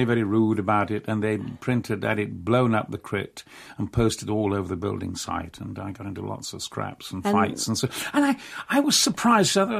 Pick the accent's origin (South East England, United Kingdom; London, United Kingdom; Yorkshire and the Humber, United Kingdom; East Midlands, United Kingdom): Yorkshire and the Humber, United Kingdom; accent: Yorkshire; I shouldn't learn to lose my Yorkshire accent. Well, the thing about speech is I've kept my Yorkshire expression and naturally lost the accent, though I can apply it again whenever I want.